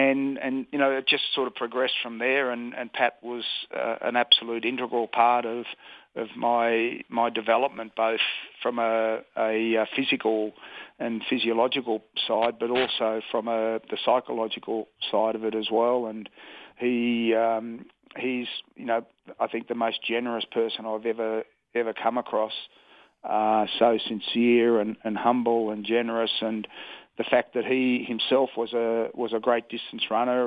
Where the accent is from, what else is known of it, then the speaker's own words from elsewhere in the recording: Australia; for me as an Aussie